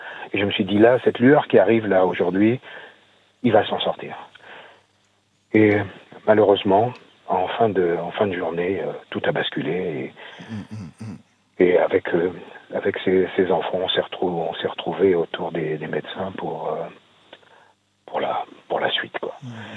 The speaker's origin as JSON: {"language": "French", "region": "Martinique", "country": "France", "said": "on est originaire de la Martinique."}